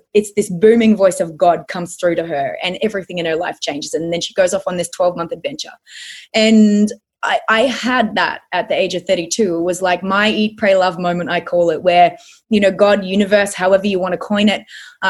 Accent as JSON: {"language": "English", "country": "Australia", "said": "Well, I'm Australian, mate, through and through. So I live in sunny Queensland in Australia"}